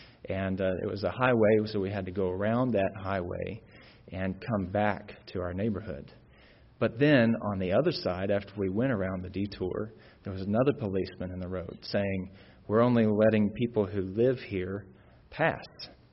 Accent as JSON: {"language": "English", "region": "Alabama", "country": "United States", "tie": "born or raised there", "said": "I grew up in Northeast Alabama, in a particular area in Northeast Alabama that we kind of called Tornado Alley."}